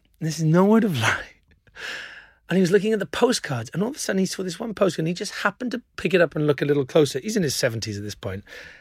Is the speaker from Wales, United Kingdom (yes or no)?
yes; Wales, United Kingdom; Because I'm Welsh.